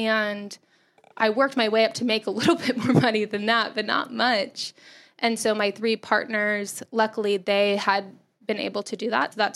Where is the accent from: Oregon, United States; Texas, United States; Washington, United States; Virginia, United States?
Texas, United States; I grew up in Texas.